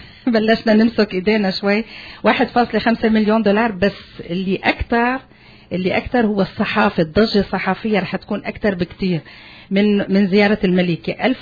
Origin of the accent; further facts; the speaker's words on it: Canada; بس كمان نحن كنديين مفتخر كمان